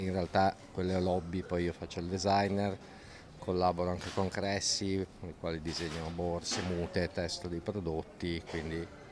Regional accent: Genoa, Liguria, Italy; born there; now in Bogliasco, Italy; io invece sono nato a Genova, ora vivo a Bogliasco. In realtà io sono cresciuto in montagna

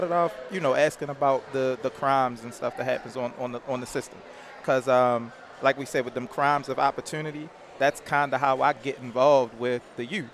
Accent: Baltimore, Maryland, United States; West Baltimore.

